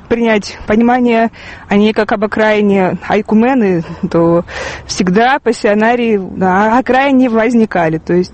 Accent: Kyiv, Ukraine; Я выросла на Оболоне. Вот это уже действительно окраина, потому что там были заливные луга.

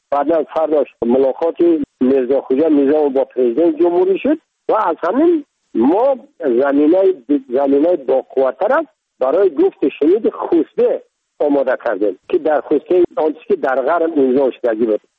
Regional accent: Tajikistan; من تاجیک هستم، تو هم تاجیک هستی، زبان منم تاجیک هست،

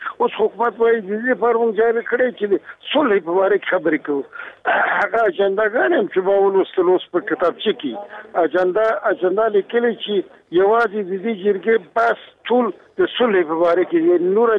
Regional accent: Afghanistan; زه د افغانستان دی بچی

